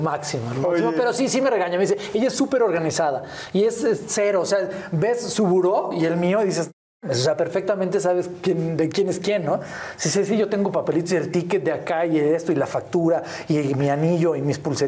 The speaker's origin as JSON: {"language": "Spanish", "town": "Ciudad Satélite", "region": "State of Mexico", "country": "Mexico", "tie": "born or raised there", "said": "primer año de vida y de ahí nos fuimos al hermosísimo y orgulloso pueblo de Satélite, señoras y señores. Yo soy Sateluco de Hueso Colorado."}